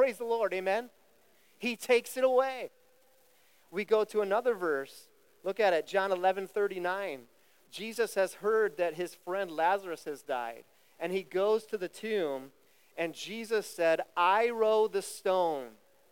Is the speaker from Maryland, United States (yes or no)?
no; Ohio, United States; I'm a Buckeye. I'm a nut. You're like, yes, you are. Yeah, I grew up in Ohio.